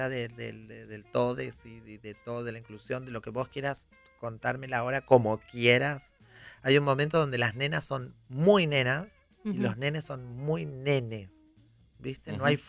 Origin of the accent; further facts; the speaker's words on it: Adrogué, Buenos Aires Province, Argentina; Ahí me crié en Adrogué